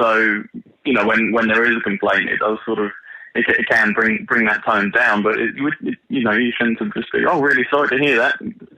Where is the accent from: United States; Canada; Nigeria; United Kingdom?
United Kingdom; you know, we're British, so think about all those people who are too polite to actually complain about things.